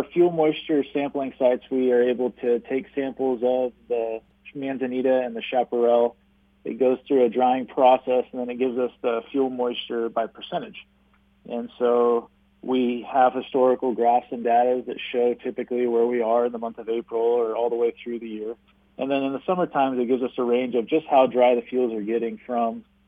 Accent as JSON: {"language": "English", "town": "Nevada City", "region": "California", "country": "United States", "tie": "born or raised there", "said": "Yeah, so I grew up in Nevada City, California, another foothill community just north of here by about 100 miles."}